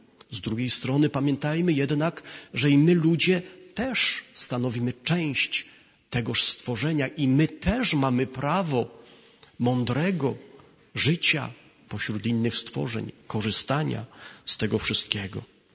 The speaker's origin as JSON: {"language": "Polish", "region": "Kraków-Częstochowa Upland", "country": "Poland", "tie": "born there", "said": "Ja urodziłem się na Wyżynie Krakowsko-Częstochowskiej, blisko Ogrodzieńca, Pieskowej Skały, Ojcowa."}